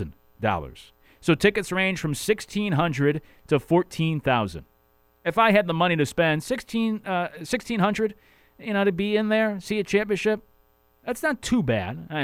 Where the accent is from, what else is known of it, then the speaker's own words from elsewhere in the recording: Connecticut, United States; I'm a UConn fan growing up in Connecticut.